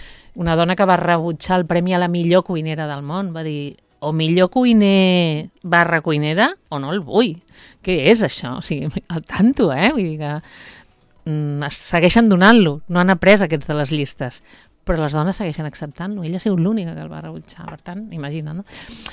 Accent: Garriguella, Catalonia, Spain; a Garriguella, al meu poble

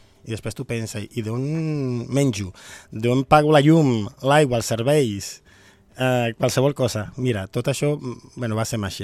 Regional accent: Venezuela; now in Spain; soc ciutadà empordanès nascut a Venezuela. Som veneçolans, tant la meva dona com jo

